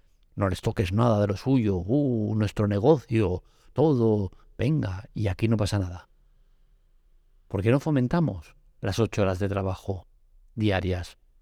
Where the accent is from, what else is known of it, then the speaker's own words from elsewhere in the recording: Catalonia, Spain; Que yo como catalán no defiendo el tema este de obligatorio catalán, que no sé qué.